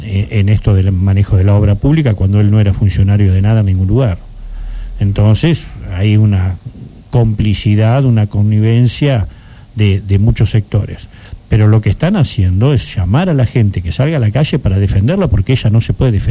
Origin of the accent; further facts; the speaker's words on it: Argentina; a mí como argentino, la verdad me da vergüenza que eso sea presidente